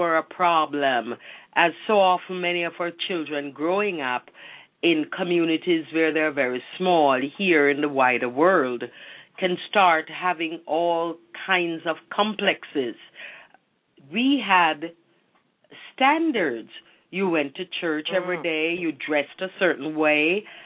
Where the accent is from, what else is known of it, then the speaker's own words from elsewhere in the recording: Jamaica; the wonderful thing about growing up in Jamaica